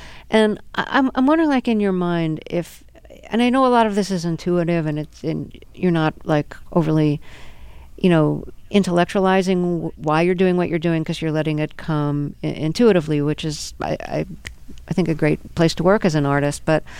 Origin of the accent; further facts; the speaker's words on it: Brooklyn, New York, United States; I grew up in Brooklyn, and people are always saying to me, oh, how come you don't have a really strong Brooklyn accent?